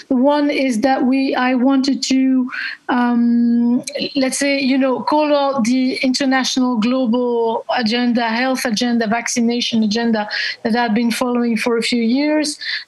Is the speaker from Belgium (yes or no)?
yes; Belgium; I'm a journalist. I'm from Belgium.